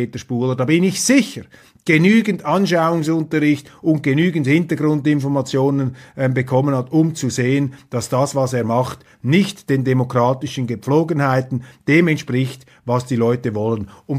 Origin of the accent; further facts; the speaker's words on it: Switzerland; Ich sage aus schierem Eigeninteresse als Schweizer, wir brauchen doch eine starke Bundesrepublik